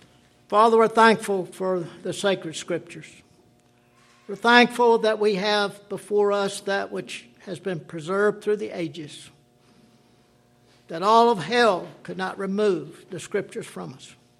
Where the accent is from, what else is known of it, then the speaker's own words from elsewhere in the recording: the South, United States; Number one, I'm a Southerner. Number two, I'm 65 years old.